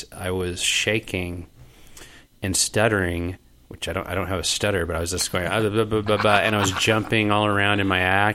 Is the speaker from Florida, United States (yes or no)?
no; Little Rock, Arkansas, United States; Arkansas, Little Rock, Arkansas.